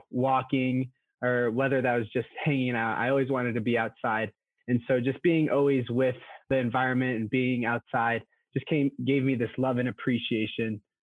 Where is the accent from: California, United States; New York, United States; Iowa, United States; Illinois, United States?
Illinois, United States; Chicago; I'm from Chicago